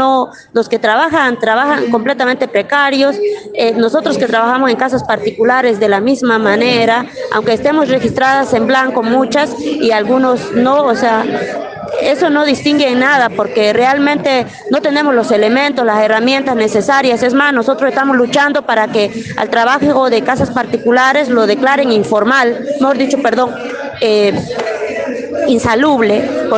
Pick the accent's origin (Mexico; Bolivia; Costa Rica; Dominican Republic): Bolivia; now in Argentina; yo soy inmigrante, soy boliviana